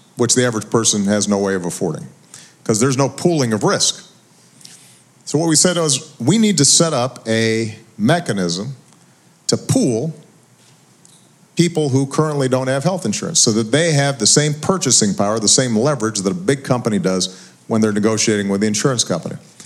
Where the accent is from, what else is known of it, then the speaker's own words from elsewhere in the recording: Illinois, United States; In my home state, Illinois, they just announced it's about 25% lower.